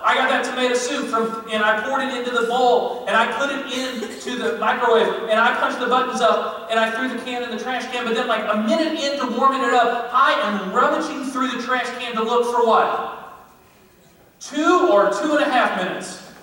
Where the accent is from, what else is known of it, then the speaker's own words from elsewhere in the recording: the South, United States; Only thing you're racing for is food and carbs and all that healthy stuff that we grew up on in the South.